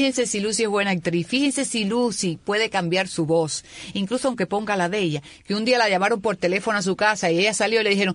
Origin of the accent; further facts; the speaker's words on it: Cuba; yo soy de Cuba